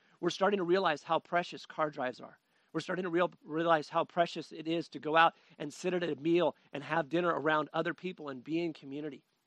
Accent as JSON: {"language": "English", "town": "Sacramento", "region": "California", "country": "United States", "tie": "born or raised there", "said": "When I was a kid growing up in Sacramento, California, I lived in the San Joaquin Valley."}